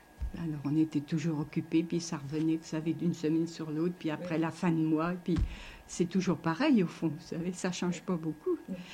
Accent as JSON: {"language": "French", "town": "Pithiviers", "region": "Centre-Val de Loire", "country": "France", "tie": "born or raised there", "lives_now": "Orléans, France", "said": "moi je me plais beaucoup à Orléans. Moi je suis natif de Pithiviers, j'aime mieux Orléans que Pithiviers. J'aime bien Pithiviers parce que c'est mon pays natal"}